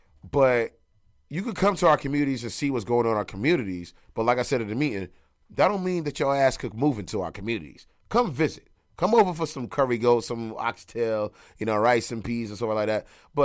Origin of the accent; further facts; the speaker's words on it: Brooklyn, New York, United States; Like, yo, I'm a kid from Brooklyn.